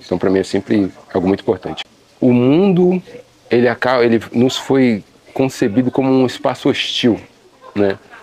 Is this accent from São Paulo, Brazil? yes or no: yes; Santos, São Paulo, Brazil; born there; also born or lived in Guarujá; Eu nasci em Santos, minha família toda, ela é de Santos. Meu bisavô, enfim, chegou, ele é cabo-verdiano, chegou em Santos. Então, toda a nossa trajetória foi na cidade. Mas vivi parte da minha primeira infância, até os 5 anos, em Vicente